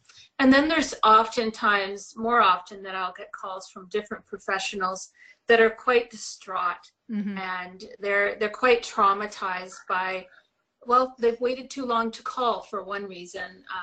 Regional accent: Edmonton, Alberta, Canada; But when I am from Edmonton, Alberta, just to clarify

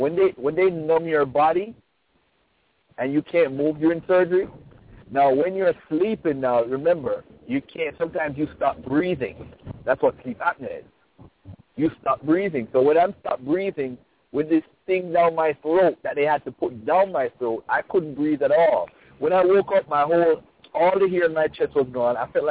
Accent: Jamaica; I'm from Jamaica, and I've never had a drink in my life, and I've never smoked. And it has nothing to do with religion.

